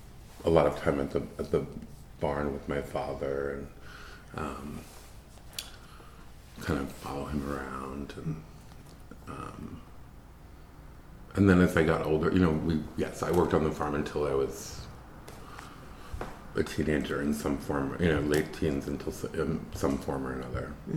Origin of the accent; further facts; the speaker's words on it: Ancramdale, New York, United States; I grew up in a town called Ancrumdale, which is about 20 miles from Hudson, on a dairy farm. And it's a very small town.